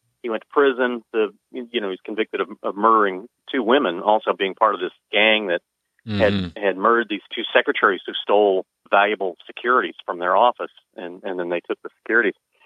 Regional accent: Pensacola, Florida, United States; Hurricane Sally just dumped 3 feet of water on my hometown, Pensacola.

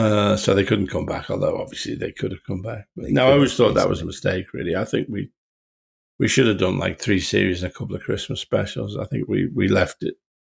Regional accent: Russia; accent: Russian; we had a Zoom about my Russian accent and stuff

